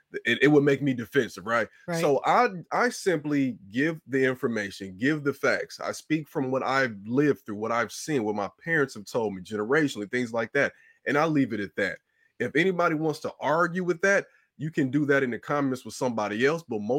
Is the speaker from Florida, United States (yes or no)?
no; Chicago, Illinois, United States; Actually, I'm a very big Cubs fan. I'm from the South Side, but I love the Cubs. I grew up during the Sammy Sosa era.